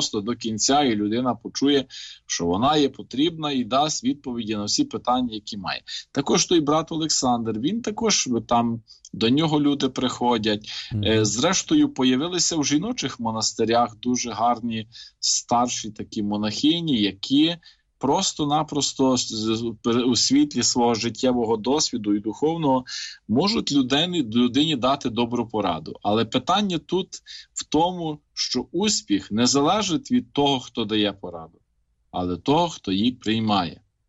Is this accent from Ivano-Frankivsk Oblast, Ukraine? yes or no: yes; Dora, Ivano-Frankivsk Oblast, Ukraine; я сам походжу родом з Дори